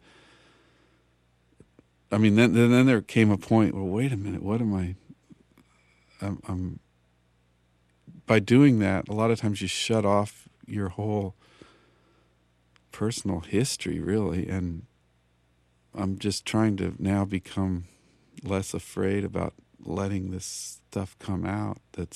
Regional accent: Colorado, United States; So, I mean, my stock answer is that I grew up in Colorado, so there must be some cowboy connection there.

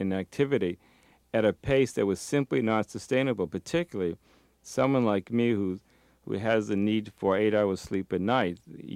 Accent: Massachusetts, United States; It was Greek. I was from Massachusetts.

